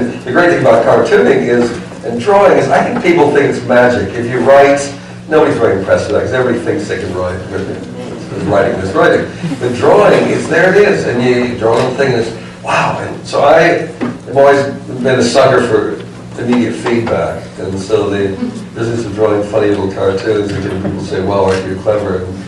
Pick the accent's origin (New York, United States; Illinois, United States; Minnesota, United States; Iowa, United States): Minnesota, United States; Because I grew up in Minnesota before we had a television, we had radio.